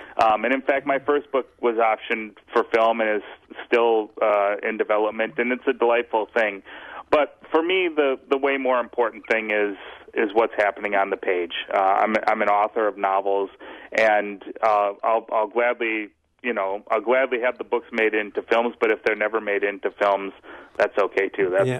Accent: Minneapolis, Minnesota, United States; I never thought, a kid growing up in North Minneapolis, even once I decided to become a writer, that I would ever be doing something like this

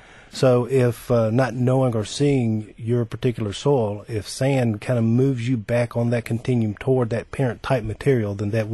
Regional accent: Georgia, United States; I'm originally from Georgia

